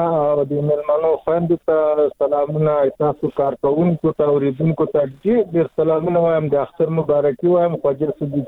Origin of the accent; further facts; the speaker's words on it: Afghanistan; موږ خو افغانان یو، موږ خو د دې وطن خلک یو.